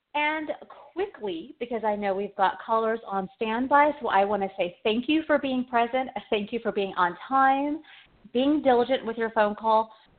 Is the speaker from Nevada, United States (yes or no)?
no; Texas, United States; Oh, from Texas. I'm from Texas.